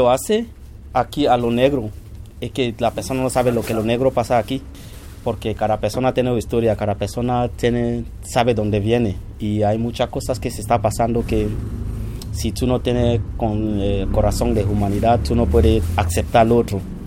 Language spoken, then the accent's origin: Spanish; Cameroon; moved away; yo estaba bien en Camerún antes de venir aquí, porque yo estaba trabajando con los españoles en mi país.